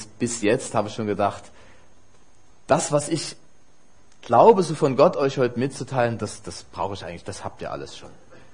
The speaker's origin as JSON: {"language": "German", "town": "Dresden", "region": "Saxony", "country": "Germany", "tie": "born or raised there", "moved": "as an adult", "lives_now": "Wiesbaden, Germany", "said": "meine Frau und ich, wir sind beide in Dresden geboren. Und Amen, genau. Wir haben 25 Jahre, also ich habe 25 Jahre dort in Dresden gelebt und wir fahren immer wieder gern zurück, weil unsere ganzen Familien auch daher kommen."}